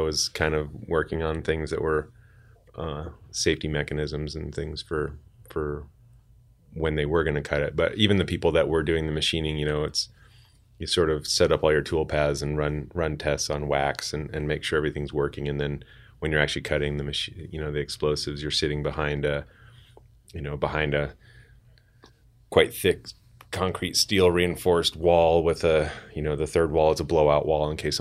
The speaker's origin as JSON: {"language": "English", "town": "Los Alamos", "region": "New Mexico", "country": "United States", "tie": "born or raised there", "said": "I grew up in Los Alamos, so I ended up going back to the laboratory there."}